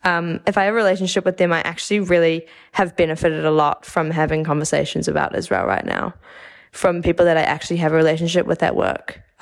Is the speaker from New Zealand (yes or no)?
yes; New Zealand; Like, I'd say I'm more Jewish than I am Kiwi.